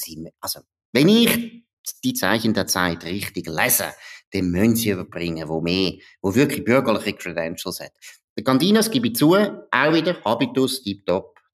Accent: Graubünden, Switzerland; Also, meine, als Bündner kannst du nicht

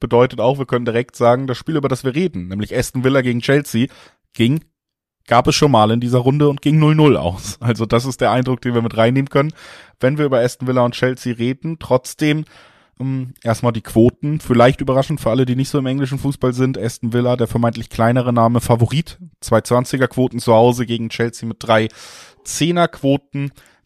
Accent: Cologne, North Rhine-Westphalia, Germany; Weiberfastnacht, sag ich als Kölner, kann man selber entscheiden.

